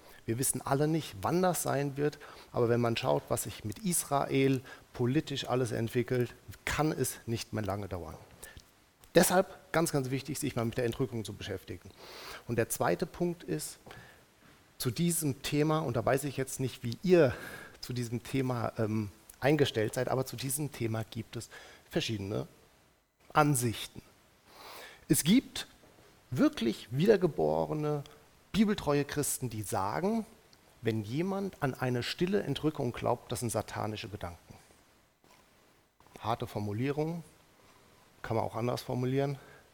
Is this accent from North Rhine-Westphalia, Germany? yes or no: no; Hesse, Germany; Und ich bin verheiratet. Wir haben zwei Jungs, 6 und 8 Jahre. Und wir kommen aus dem Rhein-Main-Gebiet, irgendwo zwischen Wiesbaden und Frankfurt wohnhaft.